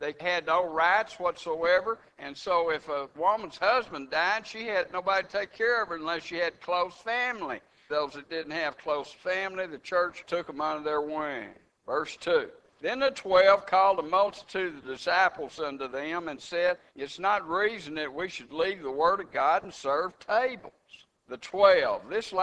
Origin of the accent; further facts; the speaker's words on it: Texas, United States; Some people don't like Texans, especially don't like my accent, and so they might go to the end of the line.